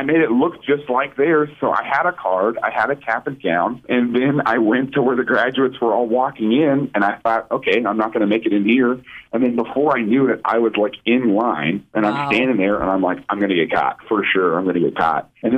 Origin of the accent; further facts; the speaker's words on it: Mount Vernon, Missouri, United States; now in Kansas City, United States; Yeah. I grew up near Springfield. I grew up in Mount Vernon.